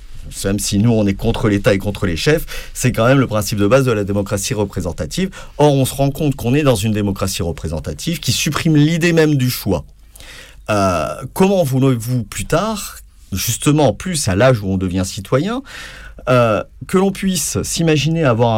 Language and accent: French; Toulon, Provence-Alpes-Côte d'Azur, France; j'ai grandi à Toulon. À Toulon, il n'y a pas de fac de philo.